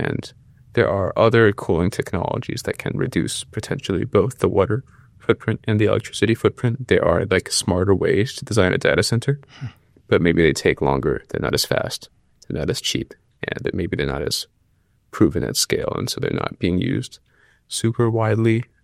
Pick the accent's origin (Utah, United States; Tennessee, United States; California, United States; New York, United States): New York, United States; New York City; Actually, I grew up in New York City, and we had window air conditioning units.